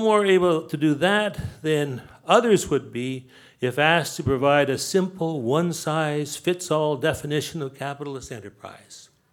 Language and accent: English; British Columbia, Canada; I do come from Anglophone North America, and maybe particularly because I come from British Columbia